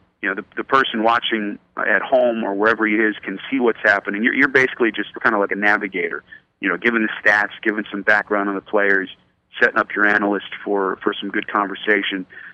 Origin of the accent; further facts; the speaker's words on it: New York, United States; you know, growing up in New York, I mean, Marv was the guy.